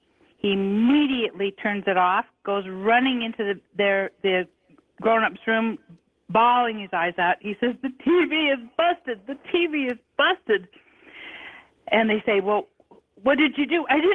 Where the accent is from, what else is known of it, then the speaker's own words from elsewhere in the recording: Utah, United States; We're from Northern Utah. We listen to 570 KNRZ.